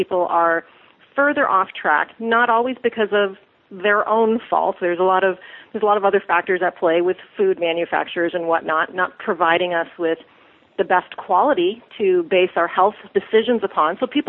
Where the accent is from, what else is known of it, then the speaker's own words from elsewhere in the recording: Canada; I grew up in Canada